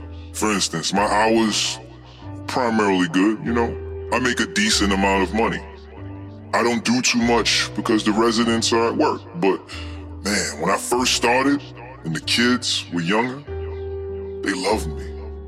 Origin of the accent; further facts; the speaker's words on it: Bronx, New York, United States; I just work for this particular industry. I'm from the Bronx.